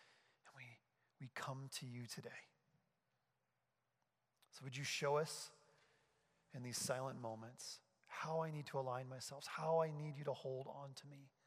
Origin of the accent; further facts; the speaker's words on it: New Brunswick, Canada; growing up in New Brunswick on the east side of Canada